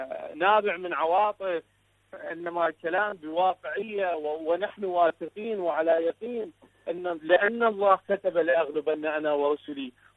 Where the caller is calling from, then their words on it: Iraq; من العراق، شكرا جزيلا لكم وللمستمعين الأفاضل